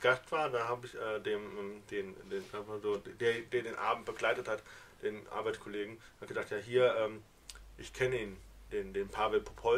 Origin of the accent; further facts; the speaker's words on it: Rhineland-Palatinate, Germany; Ja, aber ich spreche kein Pfälzisch.